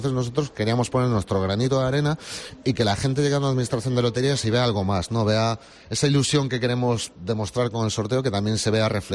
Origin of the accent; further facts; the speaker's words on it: Galicia, Spain; somos gallegos y siempre le ponemos más mimo a las cosas